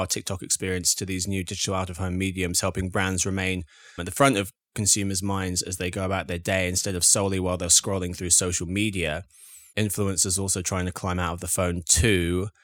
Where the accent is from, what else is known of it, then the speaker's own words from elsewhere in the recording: England, United Kingdom; I'm English, so I'm 100% negative, as often as possible. America loves me.